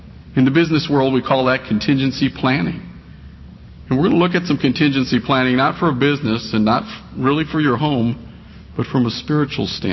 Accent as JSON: {"language": "English", "region": "Florida", "country": "United States", "said": "we're from Florida, so we think about hurricanes."}